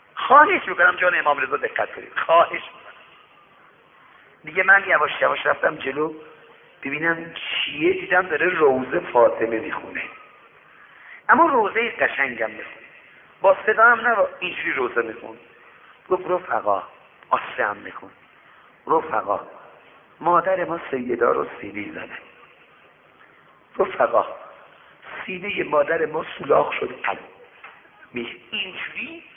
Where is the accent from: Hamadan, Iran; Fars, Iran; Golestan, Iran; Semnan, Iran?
Fars, Iran; Shiraz; گفت شما اهل کجا هستی؟ گفتم شیراز.